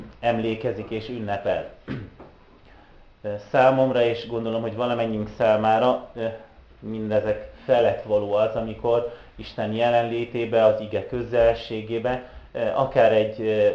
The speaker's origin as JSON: {"language": "Hungarian", "region": "Transylvania", "country": "Romania", "moved": "yes", "lives_now": "Gödöllő, Hungary", "said": "nem régóta élek Gödöllőn, 2 éve költöztünk, második éve a család Erdélyből költöztünk ki Magyarországra"}